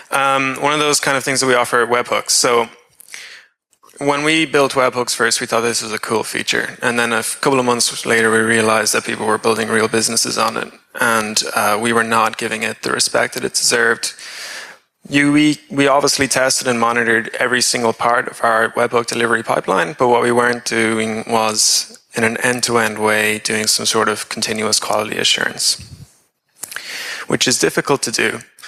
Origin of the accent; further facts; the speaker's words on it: Dublin, Leinster, Ireland; I'm from Dublin, Ireland. I'm over in Berlin for the week or so.